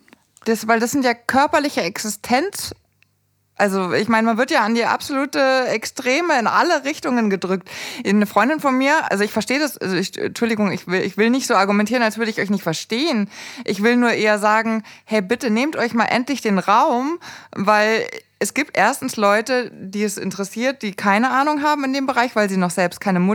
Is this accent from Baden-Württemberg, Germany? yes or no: no; Erding, Bavaria, Germany; wenn ich da irgendwo in Erding, wo ich aufgewachsen bin